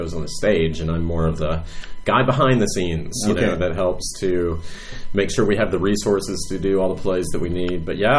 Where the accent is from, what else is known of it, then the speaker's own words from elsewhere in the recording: Atlanta, Georgia, United States; I grew up in Atlanta, Georgia, in a suburb outside of Atlanta. And I was there till, you know, I went to college